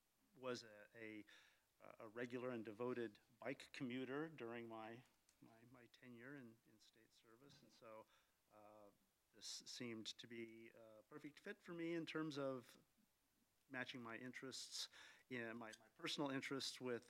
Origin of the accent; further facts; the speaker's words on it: Almsville, United States; Kaiser resident for something in excess of 30 years now. Was born and raised in Almsville, and so have not strayed too far afield.